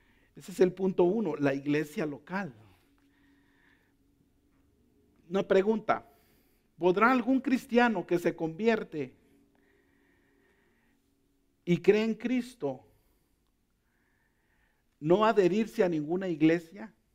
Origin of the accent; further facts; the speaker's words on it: Mexico; Ellos nomás verifican en el sistema con mi acta de nacimiento y con todo de que yo de verdad soy mexicano.